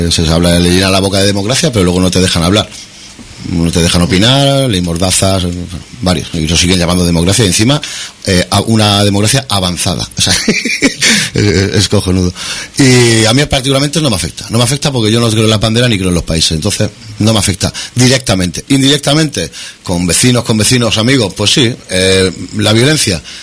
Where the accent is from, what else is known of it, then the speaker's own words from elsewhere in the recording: L'Hospitalet de Llobregat, Catalonia, Spain; Nosotros venimos de Hospitalet.